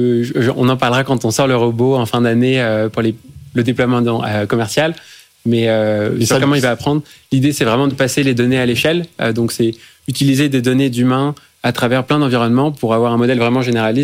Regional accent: France; Je suis français.

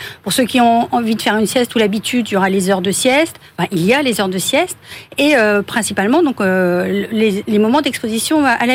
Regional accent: Brest, Brittany, France; Oui, je suis une brestoise.

